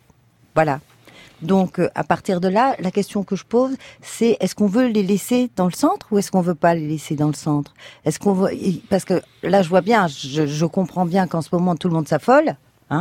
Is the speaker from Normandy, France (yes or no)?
no; Marseille, Provence-Alpes-Côte d'Azur, France; je dirais d'abord que je suis pas engagée à Marseille, je suis marseillaise.